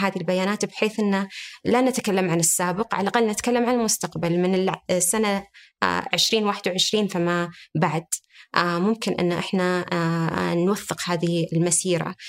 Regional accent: Saudi Arabia; عندنا في المملكة العربية السعودية

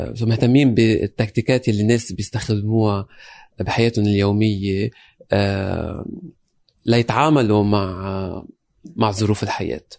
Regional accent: Lebanon; moved away as an adult; now in London, United Kingdom; أنا جاي من لبنان، تقلت عشت بلبنان، اشتغلت بلبنان بنفس هالمواضيع، رجعنا انتقلت على لندن

